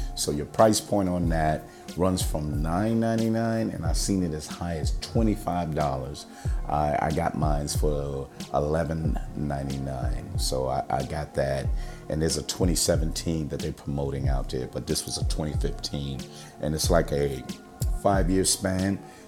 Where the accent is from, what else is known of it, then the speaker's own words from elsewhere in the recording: Germany; I grew up on Riesling, living in Germany.